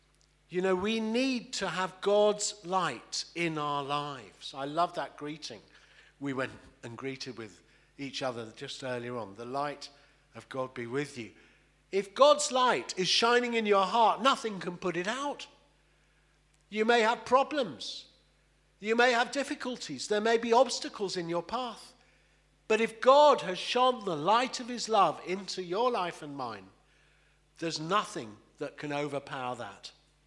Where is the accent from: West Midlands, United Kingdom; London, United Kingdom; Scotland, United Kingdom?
London, United Kingdom; Kingston; I was brought up in a Jewish home where we went to synagogue, South London, Kingston, you know, it's a bit further around.